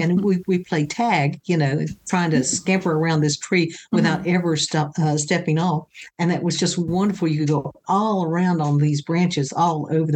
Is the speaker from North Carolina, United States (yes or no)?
yes; North Carolina, United States; When I grew up in Catawba County, which is foothills of the mountains on our side, so we had great, huge, giant white pine trees